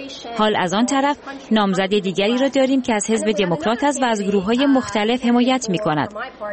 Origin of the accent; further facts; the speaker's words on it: Iran; now in United States; من به عنوان یک ایرانی آمریکایی مسلمان اینجا حضور دارم.